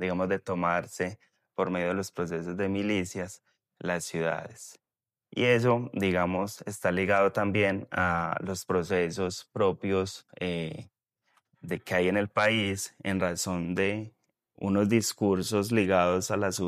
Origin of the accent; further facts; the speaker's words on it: Antioquia, Colombia; also born or lived in Dabeiba; soy oriundo de un municipio que se llama Dabeiba, Antioquia. Yo siempre digo que allá está enterrado mi ombligo y llegué siendo muy pequeño aún al barrio La Cruz